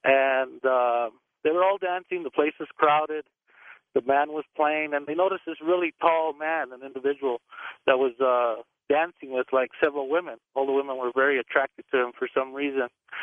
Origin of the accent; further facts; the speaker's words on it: New Mexico, United States; My story goes back to New Mexico. I'm originally from New Mexico, born and raised